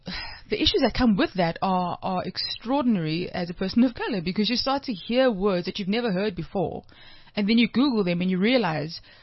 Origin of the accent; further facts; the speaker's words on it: Cape Town, Western Cape, South Africa; people don't realize that I'm from South Africa, from Cape Town, and I'm like, no, I'm South African, I'm from here.